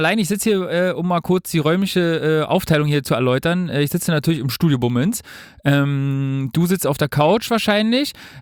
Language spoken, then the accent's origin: German; Berlin, Germany; ich als Urberliner